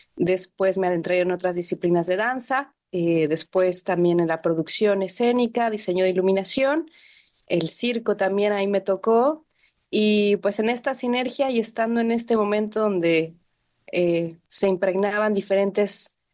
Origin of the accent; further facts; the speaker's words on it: Mexico City, Mexico; now in San José del Cabo, Mexico; yo soy de la Ciudad de México. Llegué aquí a San José del Cabo en el año 2007, pues buscando realizar sueños.